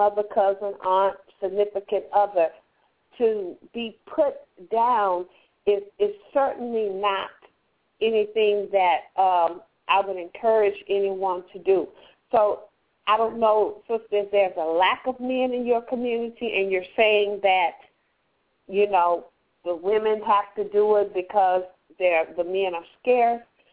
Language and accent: English; Compton, California, United States; But East Coast and Maryland and Atlanta and Compton, my hometown, you better represent.